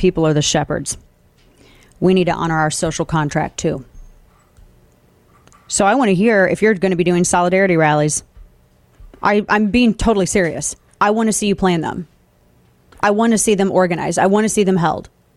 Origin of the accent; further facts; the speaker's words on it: United States; as an American